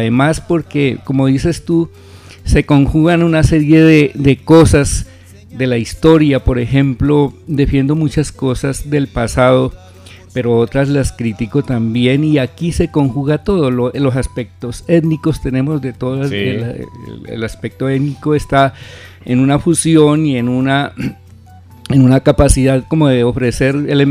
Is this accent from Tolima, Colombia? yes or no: no; Cauca, Colombia; yo vengo del Patía